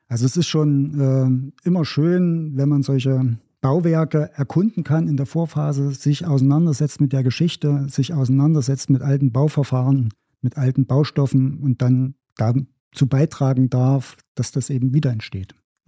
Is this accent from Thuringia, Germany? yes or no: yes; Erfurt, Thuringia, Germany; Ich bin Erfurter